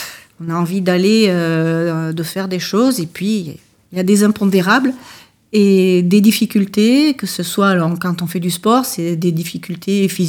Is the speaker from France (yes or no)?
yes; Vallon-Pont-d'Arc, Auvergne-Rhône-Alpes, France; puisque je suis de Vallon-Pont d'Arc.